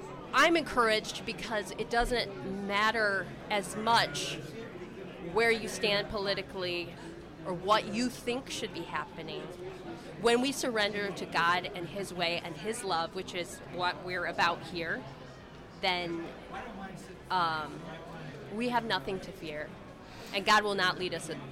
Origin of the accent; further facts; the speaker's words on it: Niles, Michigan, United States; Yeah, I'm from Niles, Michigan, but I'm connected with Evangel Heights United Methodist in South Bend.